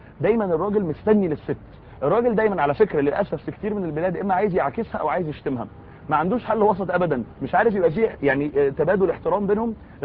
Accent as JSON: {"language": "Arabic", "country": "Egypt", "said": "وانا مصري فبتكلم عن تجربتي انا اليوميه"}